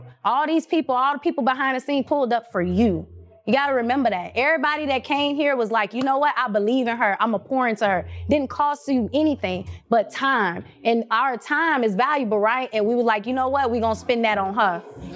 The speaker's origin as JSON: {"language": "English", "town": "Miami", "region": "Florida", "country": "United States", "said": "I'm from Miami."}